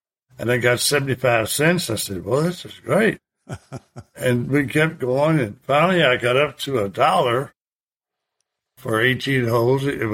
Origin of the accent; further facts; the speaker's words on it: Louisville, Kentucky, United States; And so, I grew up in Louisville, Kentucky, more or less.